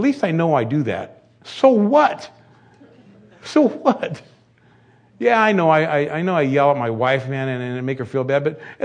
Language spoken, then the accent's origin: English; Wilmington, California, United States; And pretty frequently we get old Wilmington people coming in there. I grew up in Wilmington. And people from high school, even some teachers from Banning.